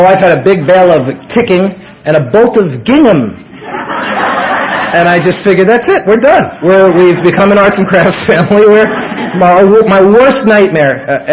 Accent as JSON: {"language": "English", "town": "New York City", "region": "New York", "country": "United States", "tie": "born or raised there", "said": "I come from the Bronx in New York City. I was brought up in a completely insane family."}